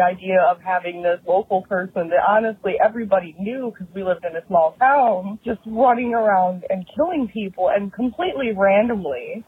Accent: Sterling, Illinois, United States; I'm from Sterling, Illinois.

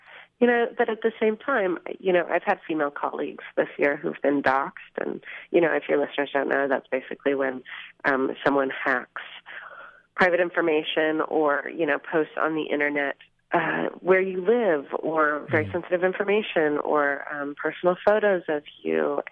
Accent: Minneapolis, Minnesota, United States; I grew up in Minneapolis, where at the City Pages, the local weekly at the time, had a woman who was absolutely at the vanguard of music criticism in the U.S.

